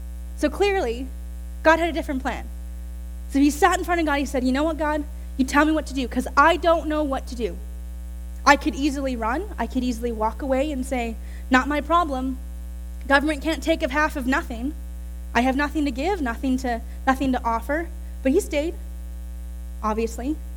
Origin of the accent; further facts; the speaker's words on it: New Westminster, British Columbia, Canada; born there; So I was born on September 25th, 1997, at 7:30 in the morning in the New Westminster Hospital to my parents, Roger and Bonnie.